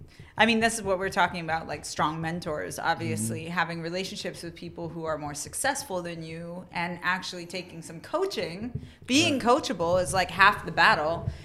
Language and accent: English; East Coast, United States; Like, he was, like, really important to L.A. But I'm from the East Coast, so, yeah.